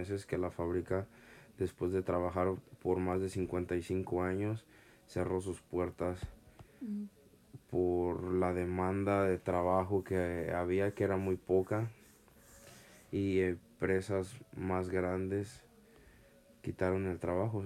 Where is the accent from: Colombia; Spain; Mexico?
Mexico; Zacapu, Michoacán; en el pueblo de donde yo soy, llamado Zacapu